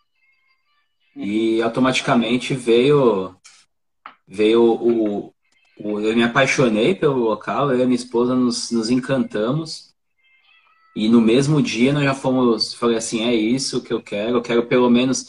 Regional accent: São Paulo, Brazil; now in Extrema, Brazil; né? Eu sou natural de São Paulo, capital. Eu moro há 8 anos aqui em Extrema, Minas Gerais.

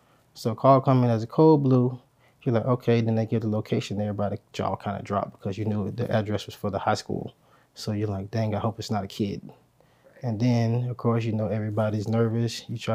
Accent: Pompano Beach, Florida, United States; now in Valdosta, United States; No, I'm originally from South Florida, Pompano Beach, Florida.

